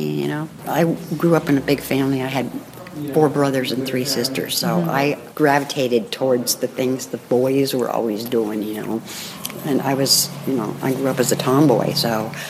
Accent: Berkeley, California, United States; born or raised there

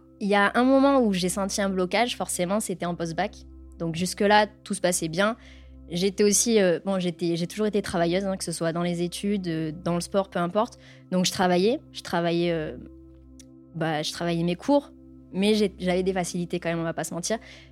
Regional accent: Provence-Alpes-Côte d'Azur, France; je suis originaire du Var, donc dans un petit village du centre Var.

